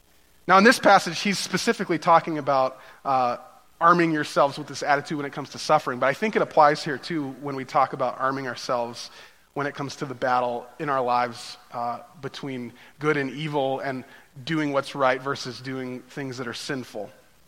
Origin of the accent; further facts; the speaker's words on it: Illinois, United States; We say that we came from Chicago, but really we were right on the Wisconsin border, which is right in between Chicago and Milwaukee. We were about equal distance from both of those.